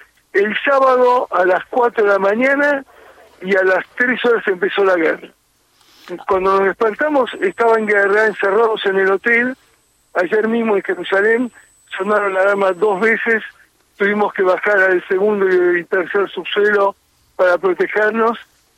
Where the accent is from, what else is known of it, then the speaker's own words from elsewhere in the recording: Argentina; Como yo no soy israelí, yo soy argentino